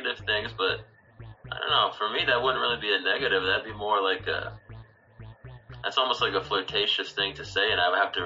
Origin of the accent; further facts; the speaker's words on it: New Hampshire, United States; I'm in New Hampshire, and I lived in Las Vegas for 1 year, so I wasn't there long enough to pick up any of the dialect.